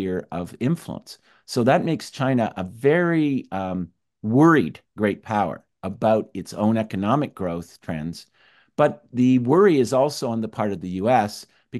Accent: Canada; I'm a Canadian, by the way, so I did not grow up with the American Revolution and the language of taxation without representation and so forth that Americans learn in high school.

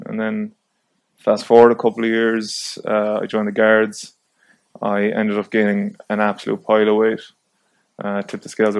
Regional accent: Rosmuc, Connacht, Ireland; So I'm from Rosmoke in Connemara. I'm nearly 31.

